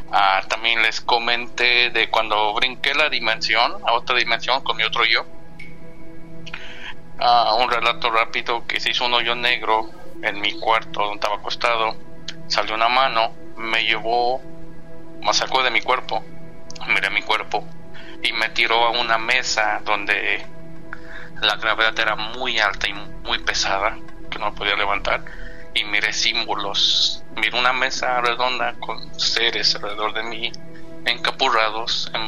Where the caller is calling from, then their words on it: Atlanta, Georgia, United States; de Atlanta, Georgia